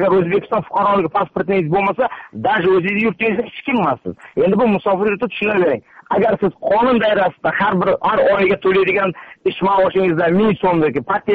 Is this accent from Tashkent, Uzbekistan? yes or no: no; Fergana, Fergana Region, Uzbekistan; Farg'onadanman.